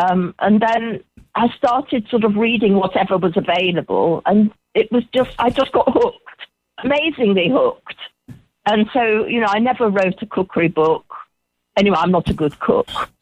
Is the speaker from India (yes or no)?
no; England, United Kingdom; now in Turkey; I'm English